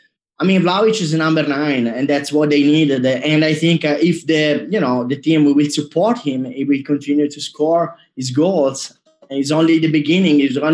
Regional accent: Tuscany, Italy; English is a second language; I mean, I'm from Tuscany, so Firenze is not exactly as very small market

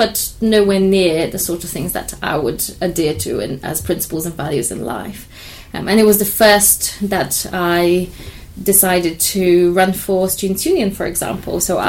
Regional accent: Romania; moved away as an adult; now in Canterbury, United Kingdom; Over 10 years now. So I came to Canterbury to study. I came from Romania originally and never left, basically.

